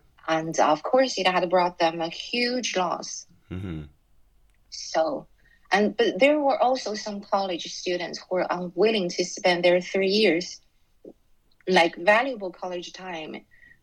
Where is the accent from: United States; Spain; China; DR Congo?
China; born there; English is a second language; Sorry, I was born in China